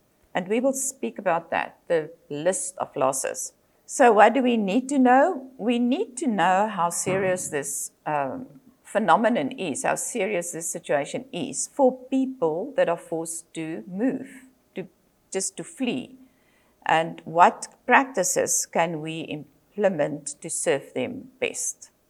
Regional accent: South Africa; also born or lived in United States; I'm from South Africa. I'm a psychologist by profession.

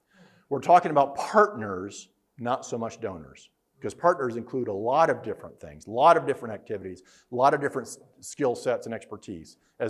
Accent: United States; I'm from America. I don't know. That's how it works.

